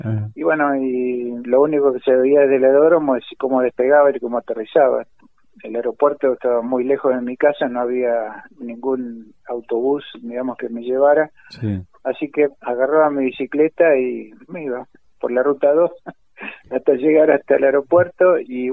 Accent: Mar del Plata, Buenos Aires Province, Argentina; Yo vivía, bueno, soy oriundo de Mar del Plata, soy marplatense.

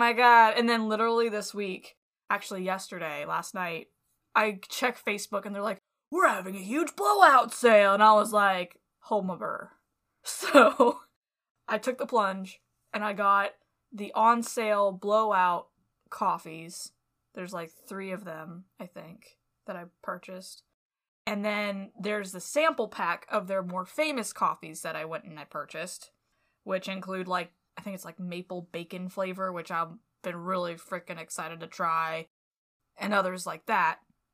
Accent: California, United States; moved away as an adult; When I first moved to the East Coast, because I'm from California, I moved here in 2009. Right before starting college

